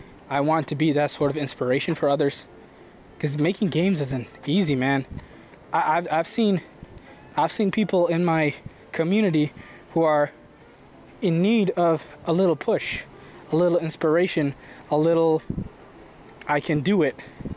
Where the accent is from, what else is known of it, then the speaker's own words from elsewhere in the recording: United States; born there; I was born healthy. I was born to amazing parents. I was born in America.